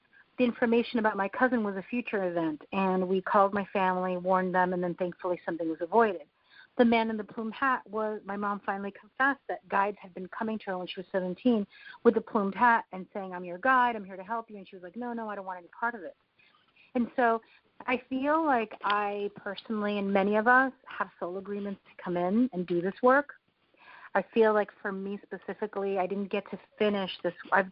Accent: Argentina; we're South American, we're from Argentina, and also part indigenous from Argentina and then part Italian from Spain and other countries and other places, right?

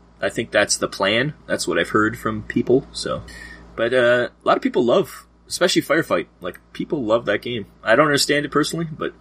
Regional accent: Canada; We're Canadian, right?

